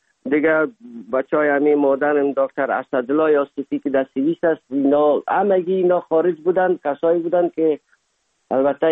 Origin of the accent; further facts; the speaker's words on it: Afghanistan; moved away; سال 1990 از افغانستان اولین سفر آمدیم هندوستان